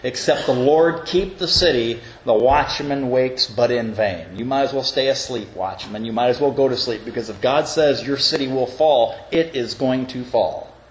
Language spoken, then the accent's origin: English; Elkhart, Indiana, United States; I grew up in Elkhart, Indiana, and I remember the Palm Sunday tornadoes. I was 5.5 years old at the time